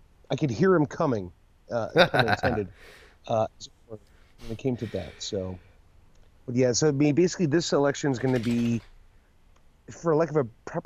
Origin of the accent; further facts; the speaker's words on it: Pennsylvania, United States; Like, motherfucker, I'm here. I'm from Pennsylvania, dude.